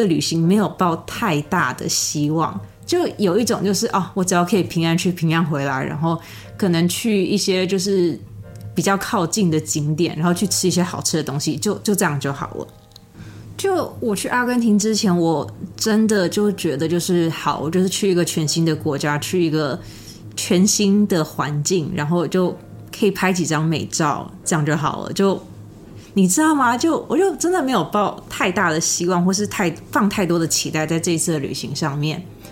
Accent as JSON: {"language": "Chinese", "country": "United States", "said": "当我一跟他讲说哦，我是从美国来的之后"}